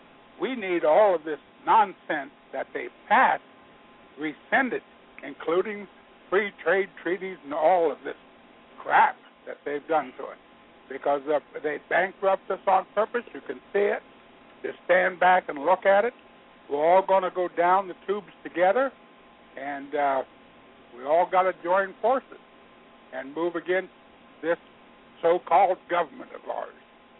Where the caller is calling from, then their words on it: Dover, Ohio, United States; Dover, Ohio.